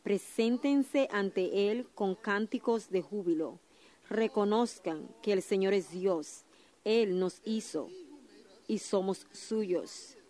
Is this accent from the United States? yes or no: yes; New York, United States; born there; now in Georgia, United States; Yo nací en Nueva York y ahora estoy en Georgia, en Gwinnett